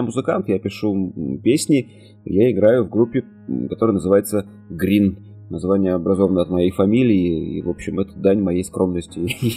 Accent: Yakutsk, Sakha Republic, Russia; born there; now in Moscow, Russia; Я родился в Якутске, достаточно давно родился, и учился в театральном институте

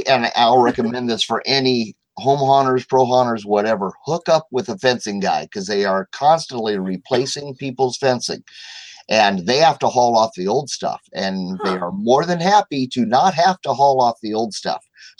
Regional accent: Omaha, Nebraska, United States; I grew up in Omaha, Nebraska.

